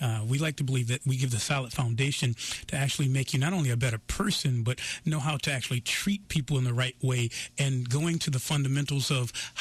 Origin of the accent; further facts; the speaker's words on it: Norwalk, Connecticut, United States; also born or lived in Hartford / Chicago; I came from Norwalk, Connecticut, and then migrated to Hartford, where I stayed there for a few years and then segued over to Chicago.